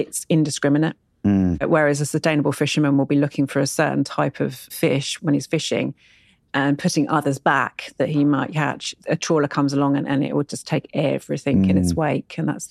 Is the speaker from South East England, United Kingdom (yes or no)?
yes; Shoreham, South East England, United Kingdom; And I love that as well, growing up in Shoreham as well.